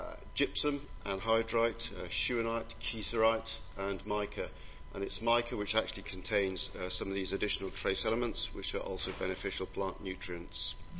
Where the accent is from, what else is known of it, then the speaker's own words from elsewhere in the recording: Wales, United Kingdom; Now, this top left-hand photograph is actually from my hometown, South Wales, of 48 inches of rain per year, usually steeply sloped sandy soils.